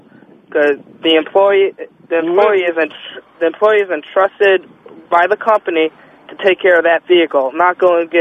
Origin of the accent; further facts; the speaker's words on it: Schenectady, New York, United States; Up here, I'm from Schenectady, New York